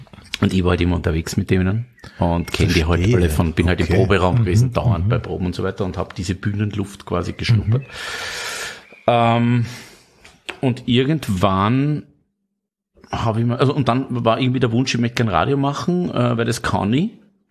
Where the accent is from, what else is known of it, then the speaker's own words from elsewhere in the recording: Styria, Austria; also ich habe gewohnt in der Nähe von Maribor, ich bin aus der Steiermark, 70 Kilometer vom Studio entfernt quasi.